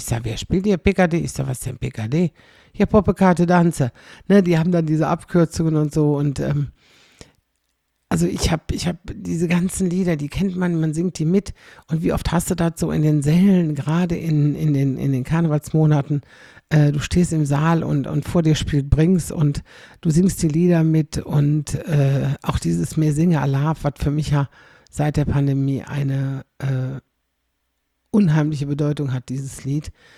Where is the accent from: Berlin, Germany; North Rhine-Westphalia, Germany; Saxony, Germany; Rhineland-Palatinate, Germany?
North Rhine-Westphalia, Germany; dass das eben meine Heimatstadt wäre